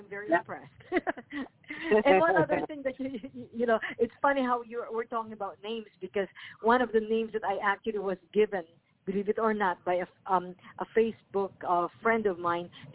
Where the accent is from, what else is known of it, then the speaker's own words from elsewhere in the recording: Philippines; being Filipino, every single Filipino has a nickname.